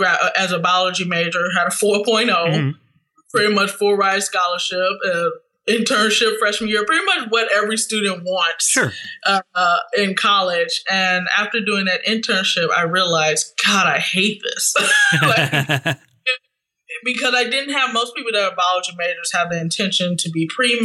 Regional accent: St. Louis, Missouri, United States; I grew up in St. Louis, Missouri, and I'm still here.

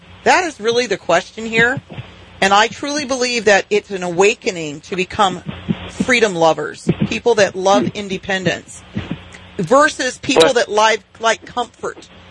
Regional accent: Texas, United States; Well, I live in Texas most of the time. I am a Texan as well.

